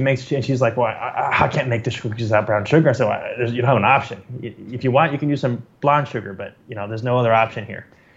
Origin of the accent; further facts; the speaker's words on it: San Diego, California, United States; moved away as an adult; now in El Salvador; Well, I'm from the United States. I grew up in San Diego, California. But I currently live in El Salvador in Central America.